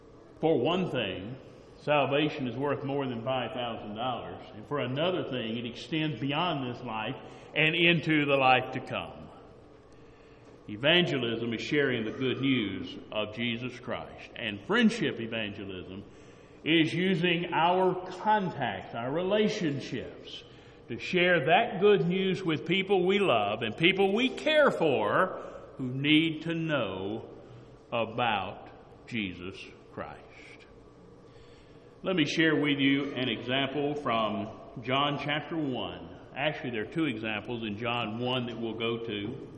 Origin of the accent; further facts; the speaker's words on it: Northport, Alabama, United States; now in Daphne, United States; Now, I grew up in West Alabama. I grew up in Northport all of my life, except for the time that I was away at school until I moved to Daphne in 2001.